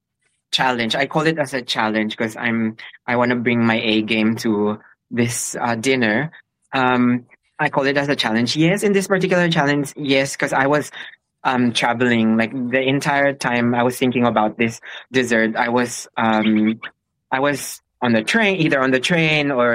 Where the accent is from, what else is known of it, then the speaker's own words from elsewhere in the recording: Philippines; but I'm Filipino. I started my career in the Philippines. I know what Filipino desserts is.